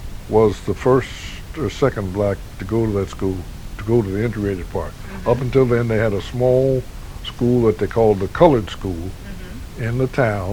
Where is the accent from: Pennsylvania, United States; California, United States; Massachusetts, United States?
Pennsylvania, United States; Mount Holly Springs; I grew up in Mount Holly Springs, Pennsylvania. That's a small town. Oh, maybe 1,100, 1,200 people in the whole town where I grew up.